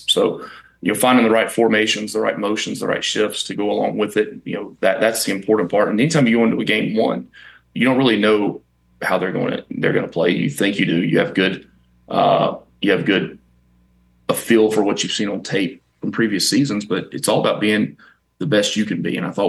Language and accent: English; Birmingham, Alabama, United States; I'm from Birmingham, and we were actually at the home for Christmas